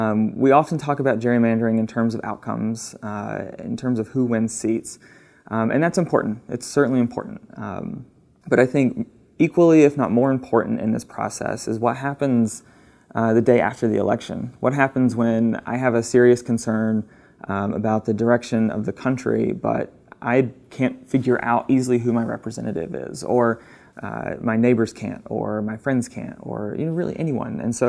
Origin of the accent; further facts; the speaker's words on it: High Point, North Carolina, United States; I've lived in North Carolina my whole life. I think it's 28 years strong, in North Carolina. So I grew up in the High Point area.